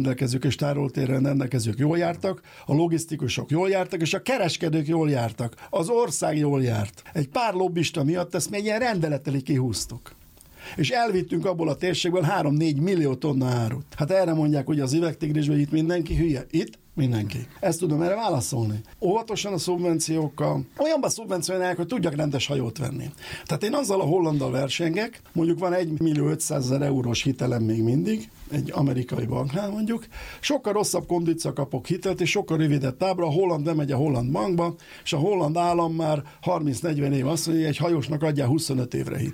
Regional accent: Hungary; mi magyarok

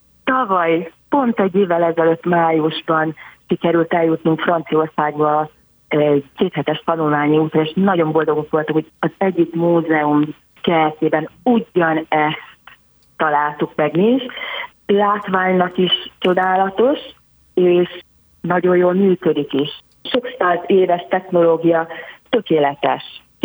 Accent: Budapest, Hungary; Először is tőzsgyökeres budapestiek vagyunk.

